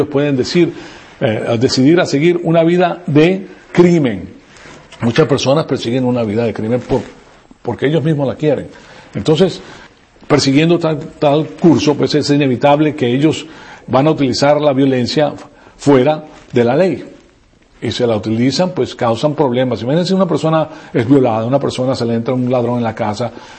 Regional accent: Caracas, Capital District, Venezuela; moved away; Yo estudié en La Salle de Tienda Honda y en La Salle, La Colina, hasta que salí de Venezuela.

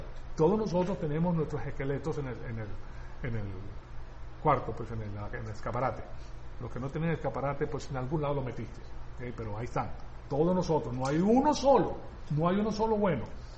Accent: Venezuela; now in United States; Yo estuve en los Estados Unidos, llegué a los Estados Unidos en el año 1962. Vine de Venezuela. ¿Qué fue lo primero que aprendí yo? A hablar como cubano.

